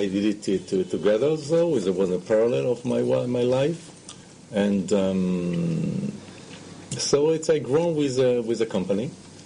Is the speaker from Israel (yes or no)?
yes; Ramat Gan, Tel Aviv District, Israel; English is a second language; So when I was born in Ramat Gan, it was a very beautiful city, and I started to grow